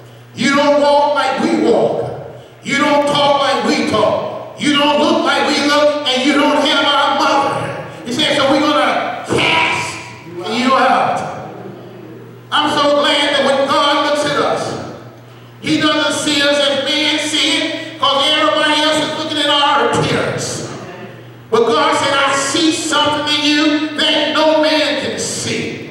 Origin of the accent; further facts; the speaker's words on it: the South, United States; I'm from South and say, well, Lord, y'all be there.